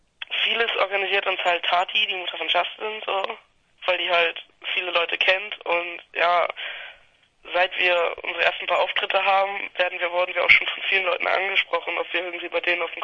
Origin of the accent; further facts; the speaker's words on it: Bremen, Germany; Ja, wir kommen aus Bremen.